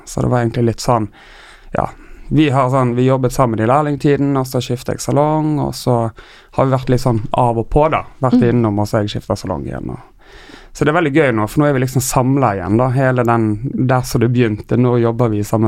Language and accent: Norwegian; Tysnes, Vestland, Norway; now in Oslo, Norway; Jeg skal hjem på ferie, men når jeg er på Tysnes så sier jeg jeg skal hjem til Oslo